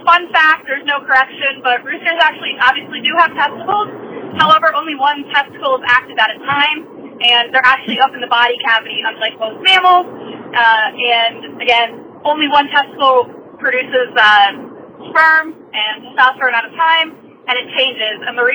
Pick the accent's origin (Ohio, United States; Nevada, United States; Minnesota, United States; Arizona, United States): Ohio, United States; Columbus; I'm from Columbus, Ohio, and I'm an animal science major at Ohio State.